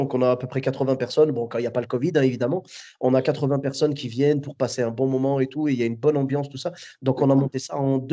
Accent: Clermont-Ferrand, Auvergne-Rhône-Alpes, France; now in Bordeaux, France; moi je suis de Clermont-Ferrand à la base, tu vois. Et okay. je suis parti m'installer pour le travail à Bordeaux.

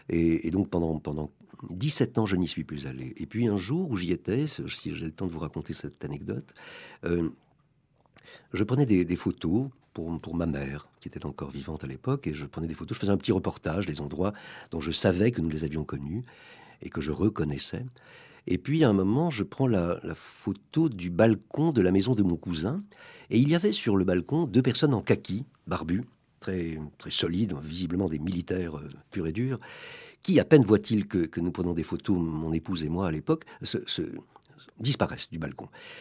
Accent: Algiers, Algiers Province, Algeria; born there; elle m'avait emmené dans la clinique où je suis né, à Alger, qui est toujours une clinique.

